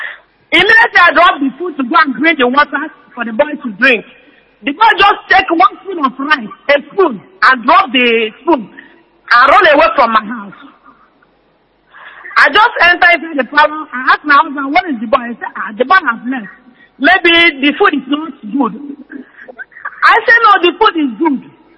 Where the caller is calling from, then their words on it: Côte d’Ivoire; I'm coming from Ivory Coast.